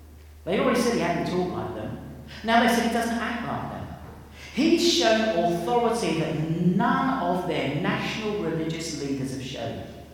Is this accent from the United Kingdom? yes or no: yes; East of England, United Kingdom; I come from Essex, in case you didn't know. Well, South and Seafront.